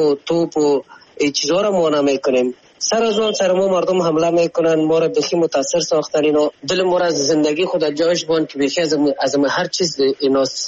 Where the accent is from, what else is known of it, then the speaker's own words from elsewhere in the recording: Afghanistan; ما خو افغان هستیم